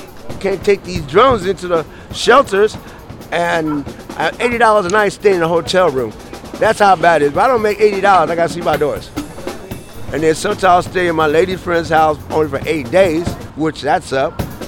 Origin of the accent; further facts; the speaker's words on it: Kansas, United States; now in San Francisco, United States; I'm from Kansas, man.